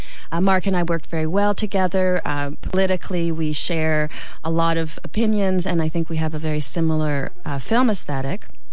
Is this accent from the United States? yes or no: no; Canada; We're from Canada, and that's where we work out of.